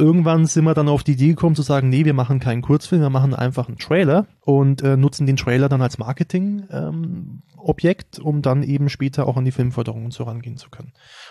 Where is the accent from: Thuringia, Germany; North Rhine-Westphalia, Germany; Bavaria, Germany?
Bavaria, Germany; Schwabach; Also ich komme aus Schwabach, Steffi aus Büchenbach.